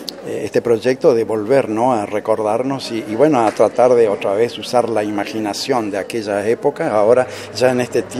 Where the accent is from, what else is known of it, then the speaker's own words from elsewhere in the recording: Chavarría, Buenos Aires Province, Argentina; Bueno, sí, yo viví mi infancia en Chavarría.